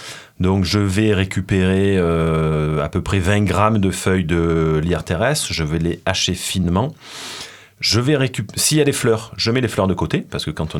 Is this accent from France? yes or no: yes; Provence-Alpes-Côte d'Azur, France; les amandes de Provence, mon pays d'origine.